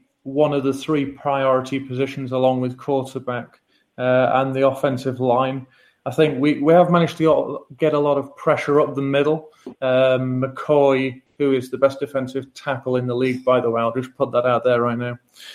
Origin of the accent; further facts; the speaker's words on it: United Kingdom; because I'm British, so I'm taking that first.